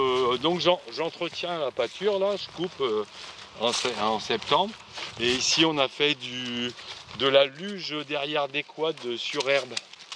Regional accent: Clermont-Ferrand, Auvergne-Rhône-Alpes, France; Oui, moi je venais comme je suis né à Clermont. J'ai toujours vécu à Clermont. Je venais jouer là, ouais, à 12 ans, je venais là.

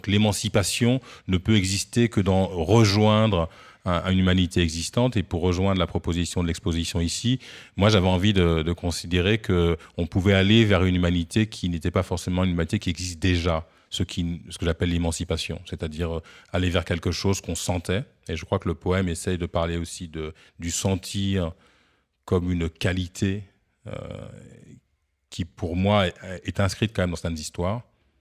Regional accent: French Antilles, France; ce qu'on appelle chez nous aux Antilles la supranationalité.

